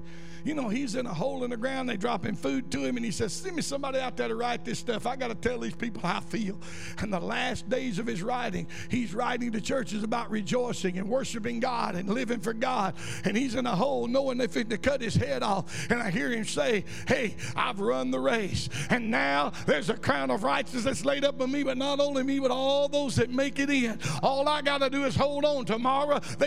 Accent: Tuscaloosa, Alabama, United States; I was born in Tuscaloosa, the only in my family. I was raised in a home with a backslid Church of God mama and a backslid Methodist preacher.

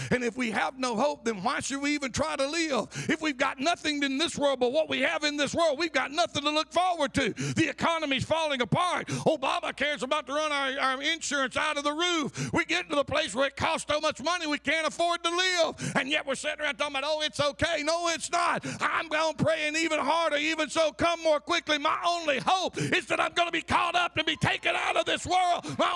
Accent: Alabama, United States; born there; I was born in Tuscaloosa County. I no longer live there.

